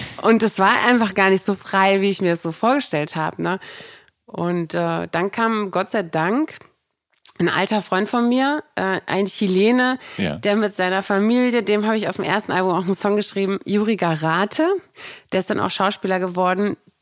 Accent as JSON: {"language": "German", "town": "Brandenburg an der Havel", "region": "Brandenburg", "country": "Germany", "also_born_or_lived": "Wedel", "accent": "Berlin dialect", "moved": "yes", "said": "ich komme aus Brandenburg an der Havel, da spricht man ein schlimmeres Berliner als in Berlin."}